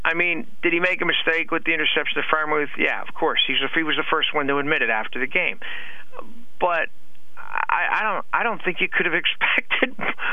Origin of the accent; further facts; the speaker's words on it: Hazleton, Pennsylvania, United States; I compare him to when Joe Madden was in high school and I was a kid growing up in Hazleton.